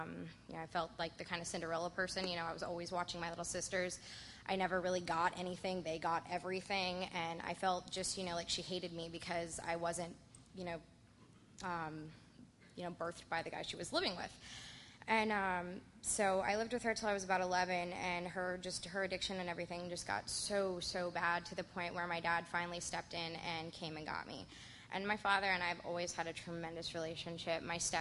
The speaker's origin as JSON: {"language": "English", "region": "Florida", "country": "United States", "tie": "born or raised there", "also_born_or_lived": "Albuquerque", "said": "I was born in Albuquerque, New Mexico. That's not special. I just like the fact that I wasn't born in Florida. I've lived in Florida pretty much all my life."}